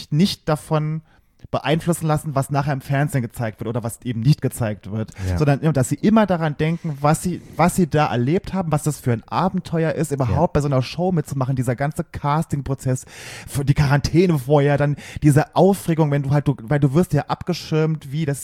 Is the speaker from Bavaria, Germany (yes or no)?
no; Saarland, Germany; Aus Saarbrücken, ja, die Saarländerin aus meiner alten Heimat.